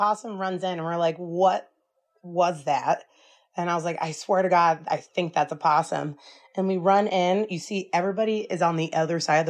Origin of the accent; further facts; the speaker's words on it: Alaska, United States; I'm from Alaska. I got this.